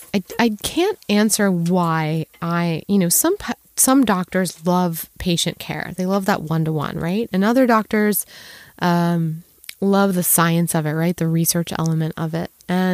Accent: Baltimore, Maryland, United States; They were much more academic. I grew up in Baltimore. I wasn't raised in a particularly entrepreneurial community.

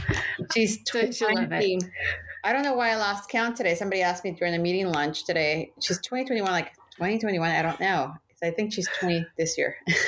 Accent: Mexico; now in Los Angeles, United States; I was born and raised in Mexico, and I have resided in Los Angeles for since 85.

